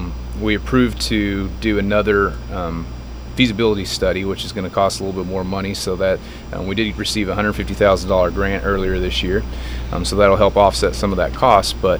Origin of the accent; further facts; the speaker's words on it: Texas, United States; I'm from West Texas, and when I moved here